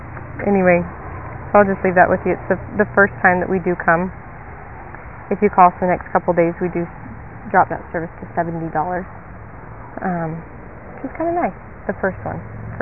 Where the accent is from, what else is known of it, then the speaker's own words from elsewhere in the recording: Utah, United States; now in Jackson, United States; Well, I'm from Utah, but out of Jackson right now.